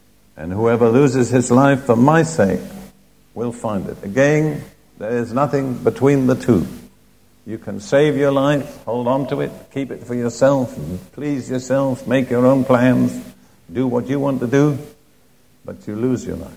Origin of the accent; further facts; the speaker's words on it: United Kingdom; I grew up in the Anglican Church in Britain, and I was a member of it for the first part of my life.